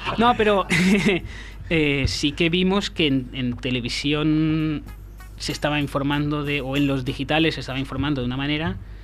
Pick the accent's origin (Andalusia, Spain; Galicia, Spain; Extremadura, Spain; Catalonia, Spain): Catalonia, Spain; lo que no hemos querido como catalanes era simplificar el tema